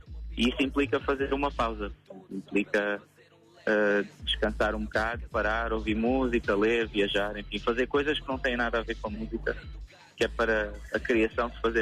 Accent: Saint-Maur-des-Fossés, Île-de-France, France; esse sítio onde eu cresci, sobretudo Saint-Maur e La Varenne

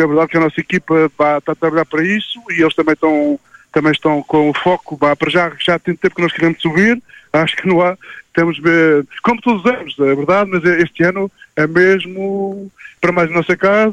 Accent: Portugal; Claro, claro, nós somos portugueses antes de tudo.

